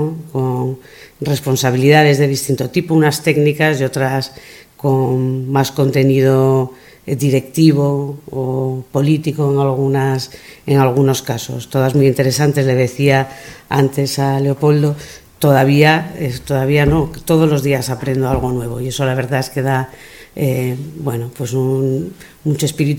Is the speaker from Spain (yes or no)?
yes; Asturias, Spain; also born or lived in León; yo soy de muchos sitios, pero casi siempre me defino como una asturiana que nació en León, porque en verdad toda mi formación desde la adolescencia o de la preadolescencia fue aquí hasta el nacimiento de mi hija